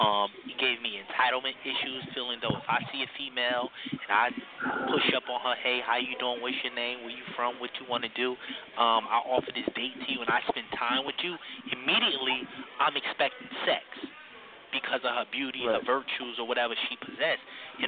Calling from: Newark, New Jersey, United States; I'm calling from Newark, New Jersey

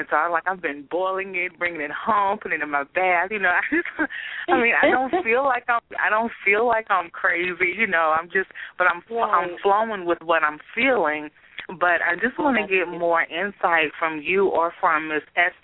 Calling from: Nashville, Tennessee, United States; I'm calling from Nashville.

